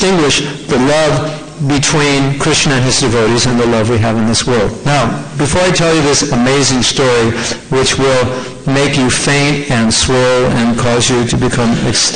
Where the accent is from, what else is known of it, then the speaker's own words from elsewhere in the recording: Los Angeles, California, United States; I was from California. California's a liberal place.